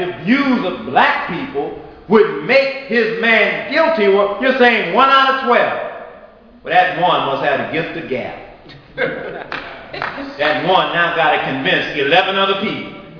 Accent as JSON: {"language": "English", "town": "Los Angeles", "region": "California", "country": "United States", "tie": "born or raised there", "said": "I was raised in Los Angeles watching police officers set up Bloods and Crips and pick up a blood and drop them in a neighborhood, in a Crip neighborhood, and call out the gang names."}